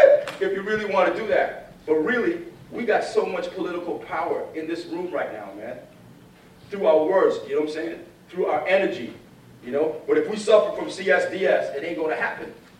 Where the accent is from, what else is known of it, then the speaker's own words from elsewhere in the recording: Toronto, Ontario, Canada; I'm from Toronto